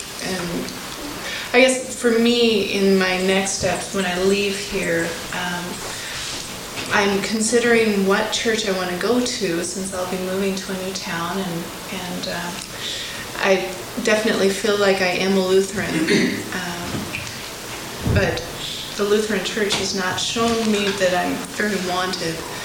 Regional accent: Portland, United States; Currently in Portland, which is my hometown, I'm a member of a church that's considering becoming a Reconciled in Christ congregation.

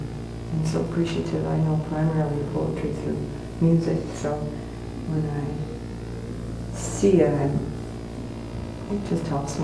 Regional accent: Minneapolis, Minnesota, United States; I'm from Minneapolis.

